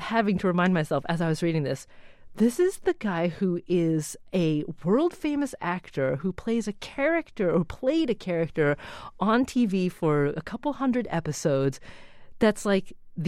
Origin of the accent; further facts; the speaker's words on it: Oregon, United States; now in Boston, United States; I mean, that part spoke to me, too, because I grew up in Oregon. I'm a native Northwesterner.